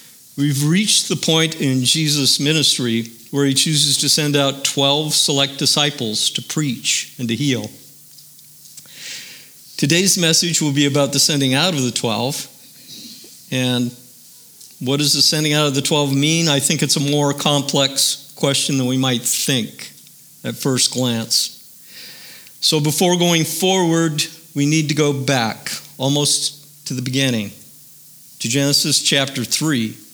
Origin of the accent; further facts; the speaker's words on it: United States; Now, as an American and a citizen of these United States, I have a deep respect for democracy